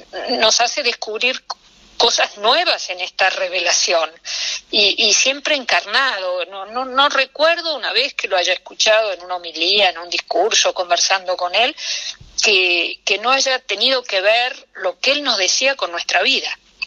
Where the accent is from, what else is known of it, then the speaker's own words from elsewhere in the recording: Argentina; como argentinos podemos estar muy orgullosos.